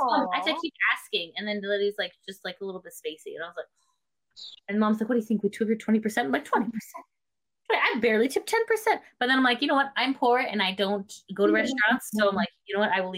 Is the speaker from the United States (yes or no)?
no; Canada; You know, hey, we're from Canada.